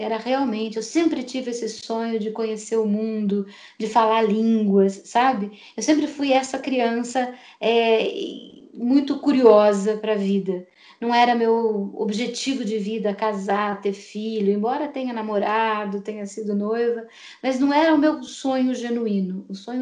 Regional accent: Itapetininga, São Paulo, Brazil; ele veio quando eu era adolescente, criança, lá em Itapetininga, no interior de São Paulo

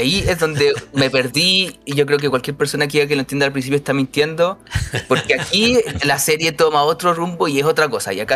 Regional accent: Coyhaique, Aysén, Chile; Ya, yo soy del sur de Coyhaique.

